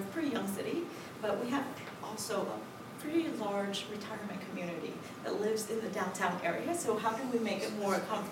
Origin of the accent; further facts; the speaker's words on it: New York, United States; I have to admit, I came from the New York City tri-state area, and when I came down here, I learned a new word.